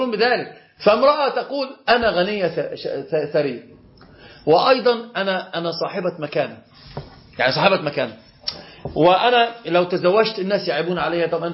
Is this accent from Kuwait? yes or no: no; Egypt; عندنا في مصر مثل شائع جدا ذائع في مصر